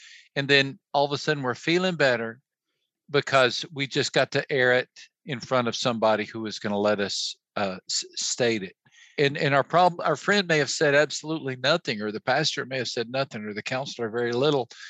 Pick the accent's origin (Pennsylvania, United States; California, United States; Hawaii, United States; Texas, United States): Texas, United States; You know, I'm a Texan.